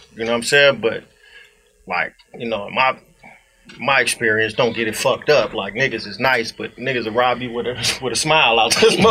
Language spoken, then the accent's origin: English; Atlanta, Georgia, United States; I'm from Atlanta, too.